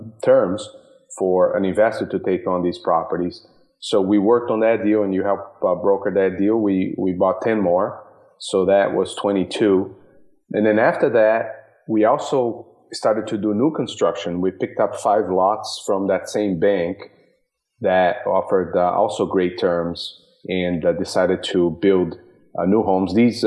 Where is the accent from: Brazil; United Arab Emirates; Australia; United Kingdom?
Brazil; now in United States; I'm actually originally from Brazil and moved to the U.S., got my education here in electrical engineering